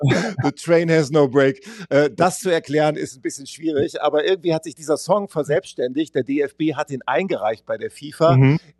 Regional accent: Germany; wenn ich als Deutscher

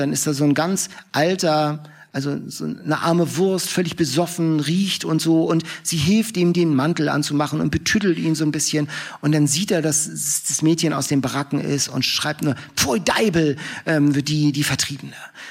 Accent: Lübeck, Schleswig-Holstein, Germany; ich komme ja aus Lübeck

